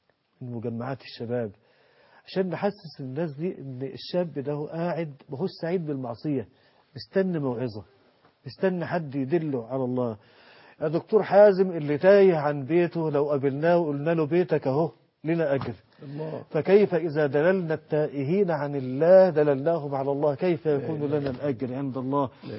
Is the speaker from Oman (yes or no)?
no; Mansoura, Dakahlia, Egypt; عندنا في المنصورة، في قرى المنصورة